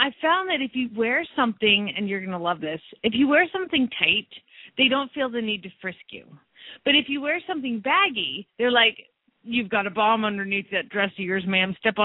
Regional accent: Phoenix, Arizona, United States; from Phoenix, Arizona

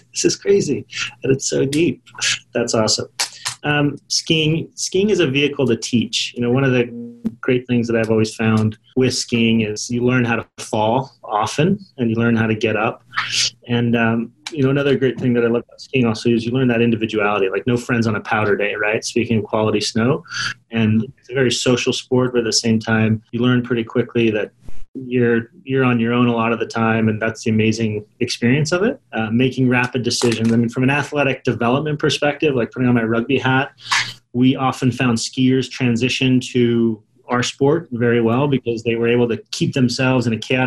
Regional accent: Salt Lake City, Utah, United States; I grew up right there on Foothill Drive, just south of west of Foothill Drive on 2300 East, literally walk out of the house to the UTA bus stop

